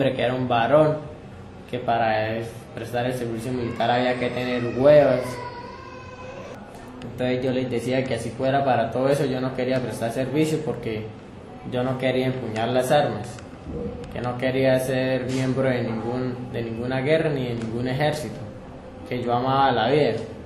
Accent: Saravena, Arauca, Colombia; soy del municipio de Saravena, jurisdicción de Arauca.

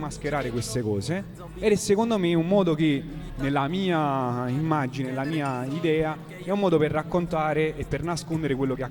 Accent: Naples, Campania, Italy; E noi, che siamo napoletani, nella nostra storia abbiamo avuto molti artisti

